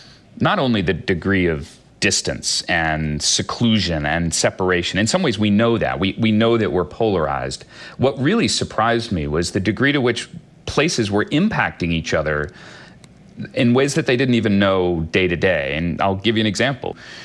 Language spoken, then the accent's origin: English; Greenwich, Connecticut, United States; lived in my hometown of Greenwich, Connecticut.